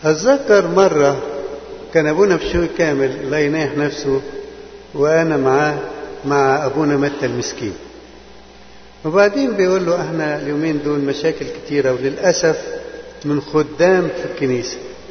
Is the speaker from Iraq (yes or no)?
no; Egypt; now in Canada; احنا مصريين